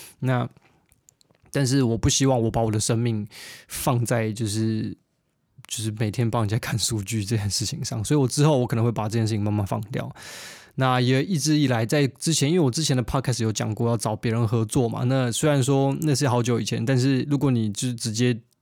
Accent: Taiwan; now in United Kingdom; 我这次从台湾来到英国之后

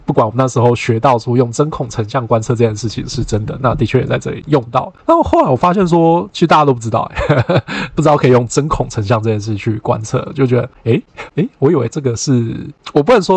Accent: Taiwan; 我小时候在台湾有经历过一次日食

